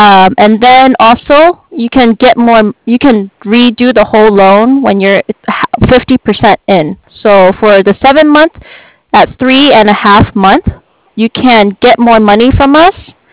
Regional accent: Berkeley, California, United States; I lived in Berkeley. I grew up in Berkeley, very cold.

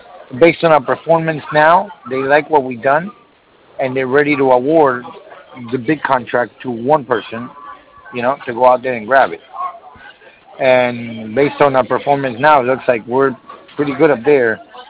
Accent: Miami, Florida, United States; Oh, yeah, and we're from Miami, Florida, so imagine.

